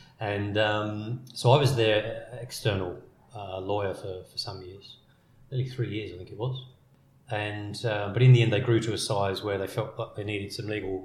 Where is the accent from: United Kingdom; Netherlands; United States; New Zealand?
United Kingdom; England; And obviously I'm English. I grew up in England. I trained in England. And the early part of my career was in London.